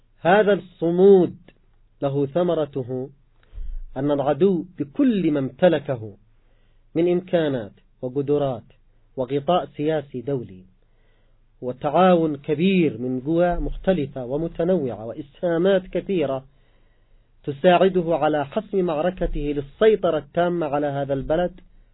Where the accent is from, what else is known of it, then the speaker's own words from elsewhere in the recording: Yemen; نحن كشعب يمني